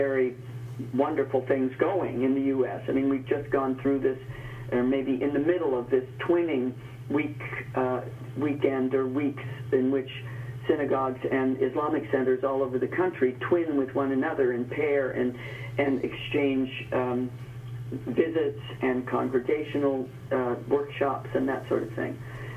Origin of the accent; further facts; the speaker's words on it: Montana, United States; I come from Montana, and the Native people are still, after all these years, among the least understood American communities.